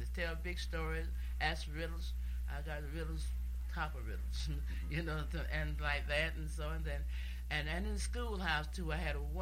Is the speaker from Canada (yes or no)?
no; Williamsburg, Virginia, United States; I'm from Williamsburg, where we made the pitch at.